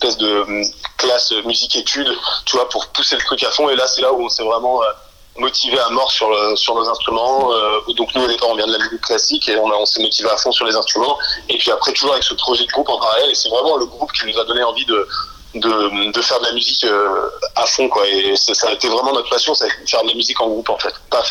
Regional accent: Les Sables-d'Olonne, Pays de la Loire, France; now in Angers, France; À l'époque, par chez nous, on vient des Sables-d'Olonne, donc en Vendée, on avait un groupe là-bas, et puis on est monté à Angers pour faire des études de musique.

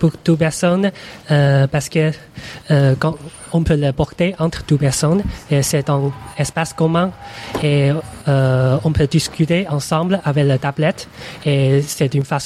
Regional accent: China; French is a second language; now in France; Pardon pour notre français, parce que nous sommes chinois et c'est la troisième année où nous sommes en France.

